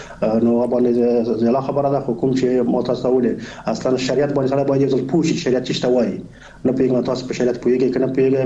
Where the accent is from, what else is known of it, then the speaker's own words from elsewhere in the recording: Afghanistan; الحمدلله موږ تاسو افغانان یو، مسلمانان یو